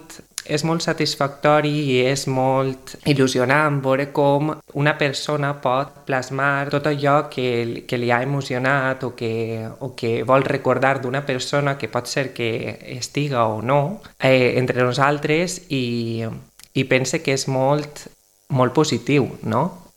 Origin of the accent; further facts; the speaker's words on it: Valencian Community, Spain; la llengua valenciana en aquest cas és una part indiscutible de la nostra identitat com a valencians.